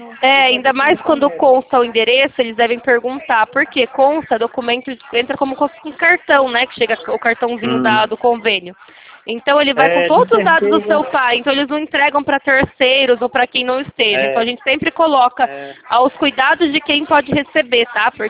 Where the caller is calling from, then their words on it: São Paulo, Brazil; Eu falo de São Paulo, tá? Da capital.